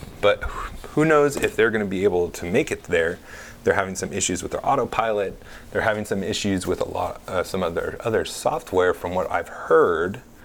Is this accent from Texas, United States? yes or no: yes; Austin, Texas, United States; I came from Austin, Texas, in that little liberal enclave that they have there in Texas.